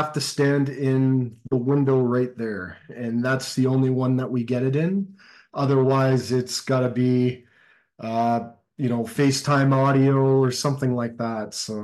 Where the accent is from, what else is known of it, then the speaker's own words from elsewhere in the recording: Whitby, Ontario, Canada; I grew up in suburbs of Toronto. I grew up in Whitby, Ontario.